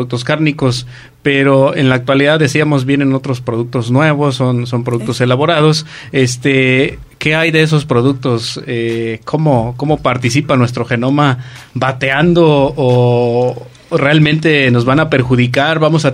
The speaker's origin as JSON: {"language": "Spanish", "country": "Mexico", "said": "nosotros como mexicanos"}